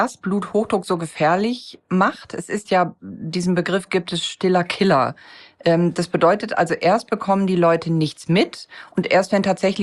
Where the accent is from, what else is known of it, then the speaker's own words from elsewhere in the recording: Hamburg, Germany; Wir kommen beide aus Hamburg.